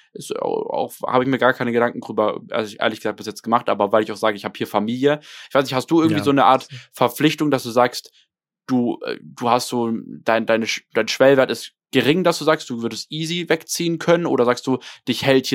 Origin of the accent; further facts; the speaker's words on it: Germany; Ich bin so happy, in diesem Land groß geworden zu sein.